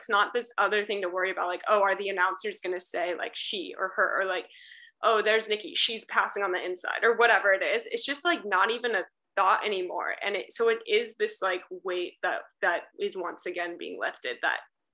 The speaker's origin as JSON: {"language": "English", "region": "California", "country": "United States", "said": "Well, I think I am from Northern California, so I think it's way more of a thing in Southern California."}